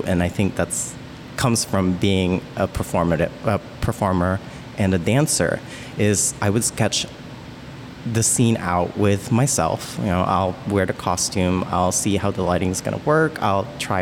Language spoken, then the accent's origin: English; Philippines; especially growing up in the Philippines and Roman Catholic colonized background and imagery.